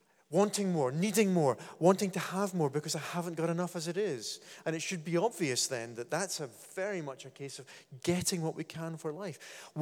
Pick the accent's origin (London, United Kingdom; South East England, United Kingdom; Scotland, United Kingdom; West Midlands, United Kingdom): Scotland, United Kingdom; what's wrong with me, apart from being Scottish, of course?